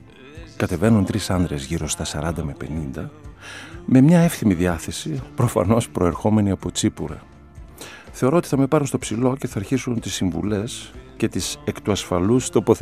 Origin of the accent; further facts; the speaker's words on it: Larissa, Thessaly, Greece; born there; σας αποκαλύπτω πως γεννήθηκα στη Λάρισα.